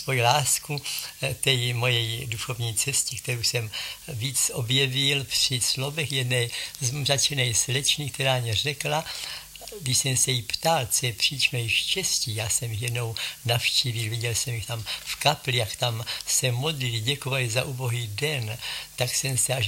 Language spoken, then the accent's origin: Czech; Italy; Czech is a second language; now in Czech Republic; a už tady jsem úplně asi 8 roku, co jsem z Itálie